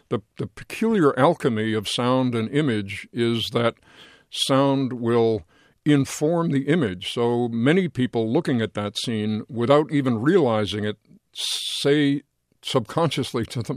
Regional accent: New York, United States; as I said, I grew up in New York

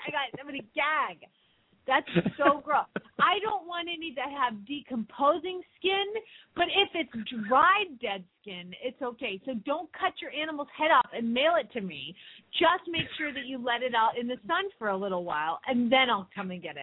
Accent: the South, United States; And I'm sorry, I am from the South, so if I offend any Southern listeners, like, you can't – I'm from there, so I can make fun

